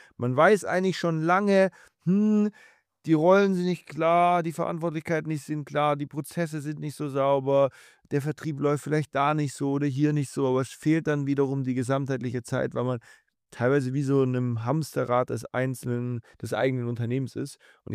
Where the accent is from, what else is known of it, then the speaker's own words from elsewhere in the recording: Southern Germany, Germany; ich komme aus Süddeutschland.